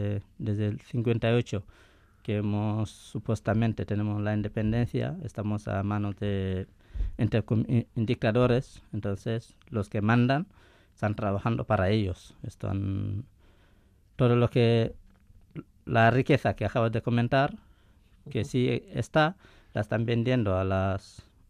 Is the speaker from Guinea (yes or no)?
yes; Guinea; also born or lived in Gambia; Yo soy de Guinea, nací en Gambia, pero soy de Guinea.